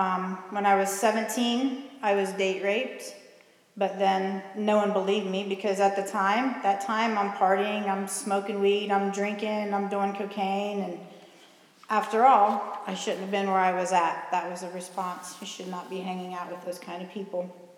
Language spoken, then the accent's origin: English; Xenia, Ohio, United States; So I grew up in Xenia. I have two children. I have two brothers, two sisters. And we were a big family and a close family growing up.